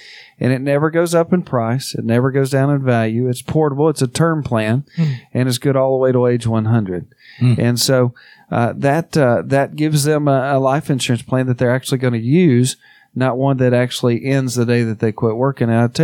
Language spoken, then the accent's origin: English; Greenbrier, Arkansas, United States; Yeah, I grew up in Greenbrier and Arkansas, just for those of you that don't know, just north of Pickles Gap.